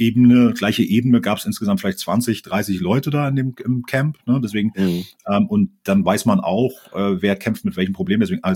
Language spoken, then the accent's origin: German; Rügen, Mecklenburg-Vorpommern, Germany; ich bin original Rüganer, 79 geboren, schon lange her, hab das auch aus heutiger Sicht, guckt man ja mal zurück, und auch super genossen, da auf der Ostseeinsel groß zu werden